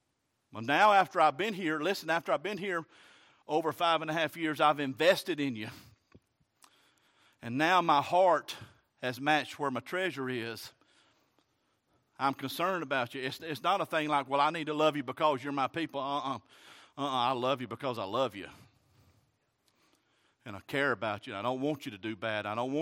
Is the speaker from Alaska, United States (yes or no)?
no; Alabama, United States; born or raised there